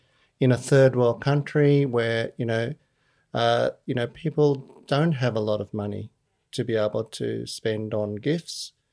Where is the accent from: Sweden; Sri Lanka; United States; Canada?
Sri Lanka; one of the other things I remember about my growing up in Sri Lanka